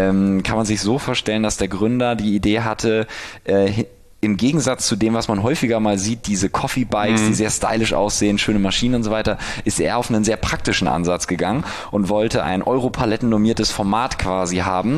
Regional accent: Hamburg, Germany; now in Berlin, Germany; ich komme aus Hamburg, bin 31

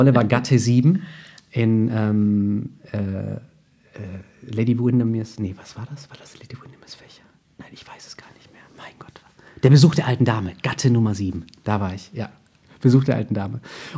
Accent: Überlingen, Baden-Württemberg, Germany; born there; Ich bin geboren in Überlingen am Bodensee, spreche kein Wort Rumänisch. Meine Eltern sprechen Rumänisch.

